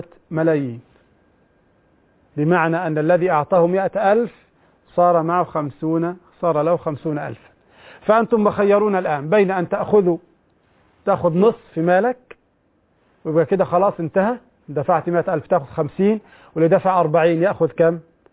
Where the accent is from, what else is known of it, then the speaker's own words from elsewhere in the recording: Egypt; يعني عندنا في مصر هكذا يشترطون على المرأة مثل هذا